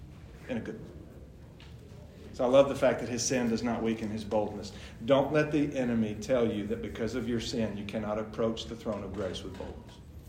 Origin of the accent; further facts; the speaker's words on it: Alabama, United States; Me growing up in North Alabama, I always want to see him say please.